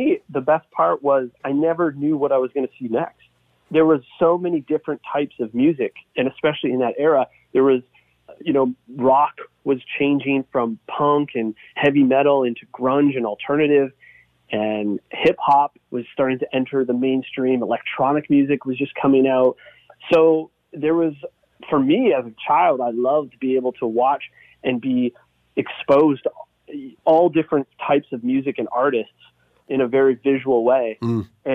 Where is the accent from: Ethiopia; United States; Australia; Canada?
Canada; Hamilton, Ontario; Growing up in Hamilton, two older sisters.